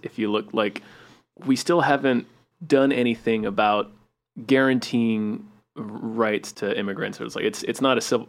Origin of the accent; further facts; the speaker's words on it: the South, United States; And I mean, I grew up in the South, but obviously I am a white man.